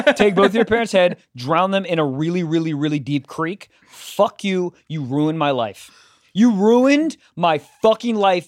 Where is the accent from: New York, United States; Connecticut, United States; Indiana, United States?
Connecticut, United States; Stamford; And guys, my hometown, Samford, Connecticut.